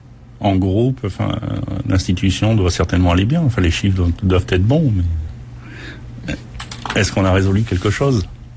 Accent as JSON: {"language": "French", "region": "Hauts-de-France", "country": "France", "moved": "as an adult", "said": "Je viens du Nord-Pas-de-Calais, pas de travail là-bas et ici il y avait des garanties."}